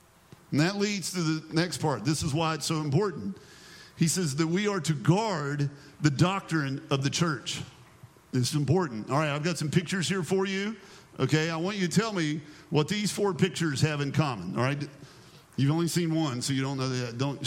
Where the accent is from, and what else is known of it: West Virginia, United States